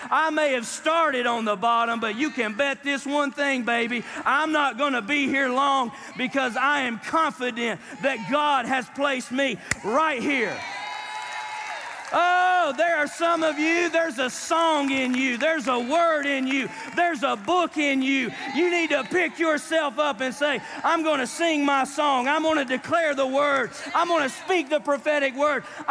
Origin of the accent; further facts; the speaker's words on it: Hiawassee, Georgia, United States; And I go, I'm from Hiawassee, Georgia. I cheated my way through high school.